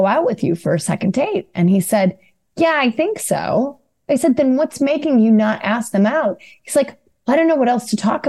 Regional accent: Chicago, Illinois, United States; I'm from Chicago. Born, traveled a lot to other places, lived in other places, but this is home.

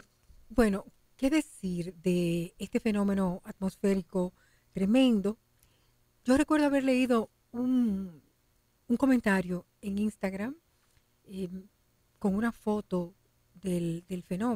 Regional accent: Dominican Republic; Yo creo que lo que nos toca ahora como dominicanos es simplemente mostrar nueva vez el alcance de nuestra solidaridad.

